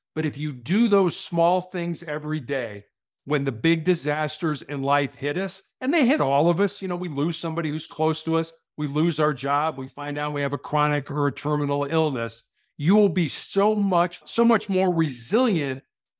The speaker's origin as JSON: {"language": "English", "town": "Chicago", "region": "Illinois", "country": "United States", "tie": "born or raised there", "said": "When I was growing up in Chicago and playing basketball, I had a friend in the conference by the name of Isaiah Thomas, who played for Bobby Knight at Indiana."}